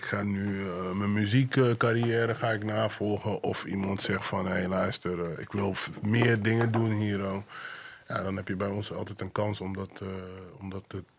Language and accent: Dutch; 's-Hertogenbosch, North Brabant, Netherlands; also born or lived in Suriname; Ik kom zelf uit Brabant, weet je. Dus ik ben... ik kom zelf uit Brabant, weet je. Ik ben in Suriname geboren, maar ik kom uit Den Bosch.